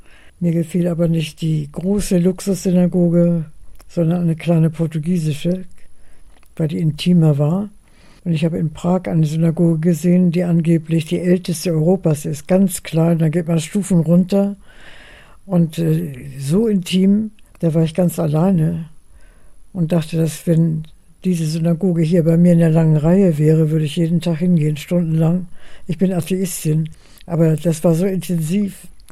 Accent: Hamburg, Germany; born there; bin geboren in St. Pauli und habe mich hochgearbeitet zu St. Georg.

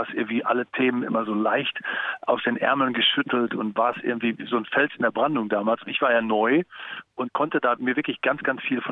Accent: Dortmund, North Rhine-Westphalia, Germany; ich ja als Dortmunder auch dem BVB immer die Daumen gedrückt habe.

